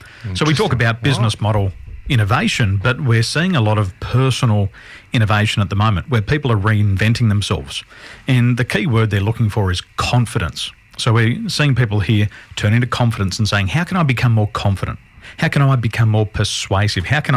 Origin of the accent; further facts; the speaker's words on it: Sydney, New South Wales, Australia; grew up in the western suburbs of Sydney. My father was born in Windsor. He still lives there. I was born in Windsor Hospital. I don't live there anymore.